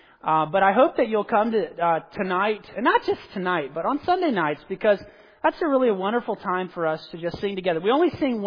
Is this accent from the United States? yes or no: yes; Southern United States, United States; You know, I grew up in the South.